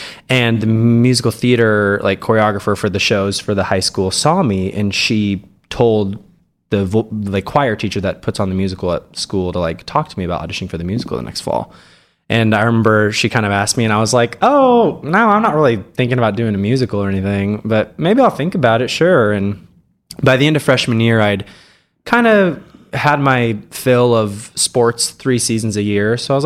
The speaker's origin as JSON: {"language": "English", "town": "Hays", "region": "Kansas", "country": "United States", "tie": "born or raised there", "said": "I grew up in Western Kansas, Hayes, Kansas, for any of you out there who know where it is. It's like halfway between Kansas City and Denver on I-70. Very small town."}